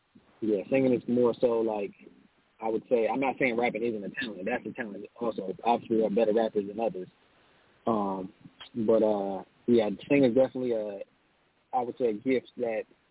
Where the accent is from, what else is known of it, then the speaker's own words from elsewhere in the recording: Detroit, Michigan, United States; I was born in Detroit, man. So I grew up with a very rich history of, you know, rhythm and blues, you know, being that Motown was based there.